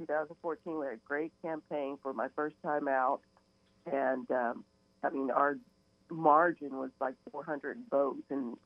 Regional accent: Nashville, Tennessee, United States; also born or lived in New Jersey; And then we moved back to my hometown in Nashville. And I went to White Creek High School in Nashville, and that's where I graduated.

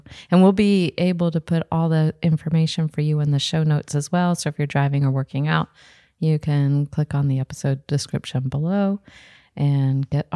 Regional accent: Morgantown, West Virginia, United States; moved away; I'm from Morgantown, West Virginia. I'm familiar with I'm familiar with this. And then I moved here and I was like, oh.

